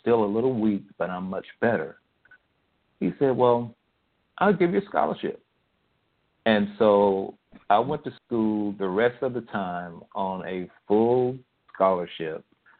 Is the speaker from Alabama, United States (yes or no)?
yes; Birmingham, Alabama, United States; And just as I was walking up the steps to my house in Birmingham, and I grew up in Woodlawn